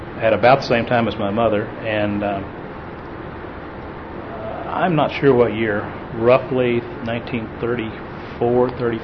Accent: Lubbock, Texas, United States; Grew up in Lubbock. Mm-hmm. My mother and dad moved from Littlefield to New Deal, where he had bought a cotton gin, mm-hmm. and we lived there.

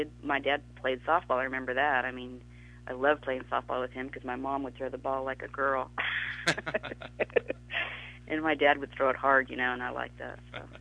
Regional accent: Key West, Florida, United States; born there; I was born in Key West, Florida on October 2nd of 1958.

